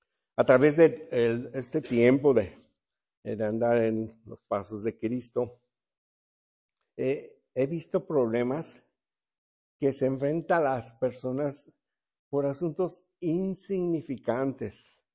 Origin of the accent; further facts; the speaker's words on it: Mexico City, Mexico; also born or lived in Cuautla / Córdoba / San Luis Potosí; now in Guadalajara, Mexico; soy de la Ciudad de México, pero estuve viviendo en Cuautla, Morelos, estoy viviendo un tiempo en Córdoba, San Luis Potosí, y ahora Guadalajara, pero en Guadalajara estuve viajando a Hermosillo, a Culiacán